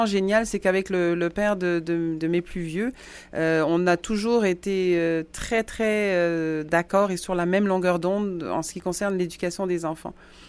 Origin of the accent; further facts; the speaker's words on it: Central African Republic; born there; je suis née en République centrafricaine, mais ma mère est hollandaise. Okay. Elle est blanche, c'est une européenne. Donc, j'ai eu dans ma maison deux couleurs, deux cultures, deux langues aussi, parce qu'elle parlait néerlandais